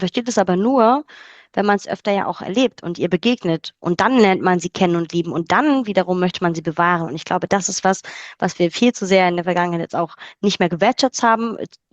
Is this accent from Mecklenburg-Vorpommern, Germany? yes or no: yes; Rostock, Mecklenburg-Vorpommern, Germany; Ich komme aus Rostock, ist eine Stadt.